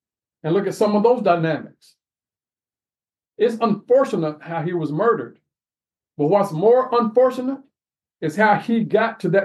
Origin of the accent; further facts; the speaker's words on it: Bagwell, Tennessee, United States; There's no way where I grew up in Bagwell, Tennessee, as a child